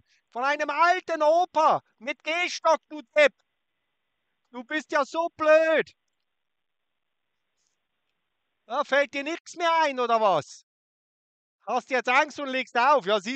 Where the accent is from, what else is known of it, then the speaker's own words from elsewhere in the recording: Switzerland; ich bin Schweizer und ich habe halt Fragen